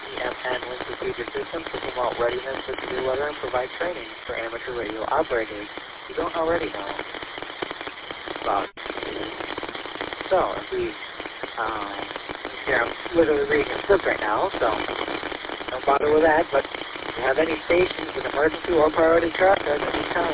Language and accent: English; Lansing, Michigan, United States; I'm from Lansing, and I'll be doing checking in full time.